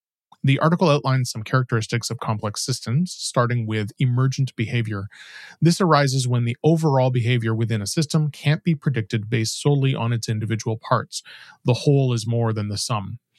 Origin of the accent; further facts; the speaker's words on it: Toronto, Ontario, Canada; My hometown of Toronto was one of the hosts of the World Cup this year.